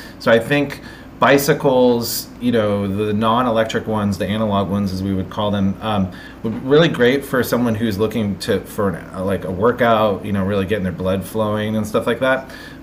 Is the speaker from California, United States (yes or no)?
yes; San Francisco, California, United States; I lived in a very hilly area. I'm from San Francisco, Bay Area.